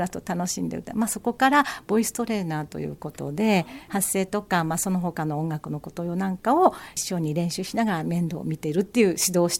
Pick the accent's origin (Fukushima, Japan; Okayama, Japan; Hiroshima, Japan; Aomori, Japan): Fukushima, Japan; Aizuwakamatsu; now in Fujisawa, Japan; やっぱり私、会津若松の出身って言いましたけど、あちらに磐梯山がありますよね。